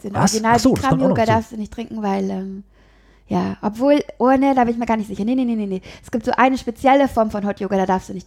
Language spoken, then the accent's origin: German; Wesel, North Rhine-Westphalia, Germany; now in Cologne, Germany; Da habe ich noch zu Hause gewohnt, in meinem Heimatort in Wesel.